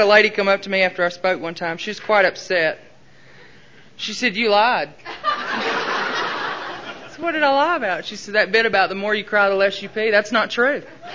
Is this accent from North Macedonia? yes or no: no; Southern United States, United States; I'm from the South, deep South. And we tend to know a thing or two about hospitality.